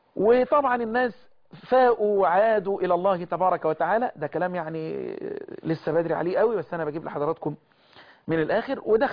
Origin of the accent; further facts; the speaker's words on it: Egypt; اللهم احفظ بلدنا مصر